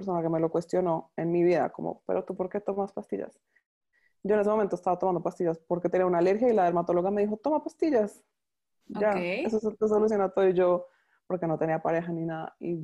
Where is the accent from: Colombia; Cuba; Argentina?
Colombia; now in Panama; Soy colombiana, pero vivo en Panamá hace ya 6 años